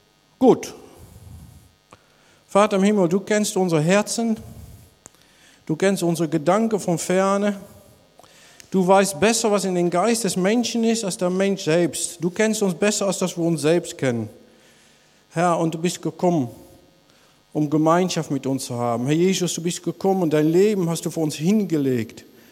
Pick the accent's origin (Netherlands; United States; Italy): Netherlands; German is a second language; ich bin ein Niederländer.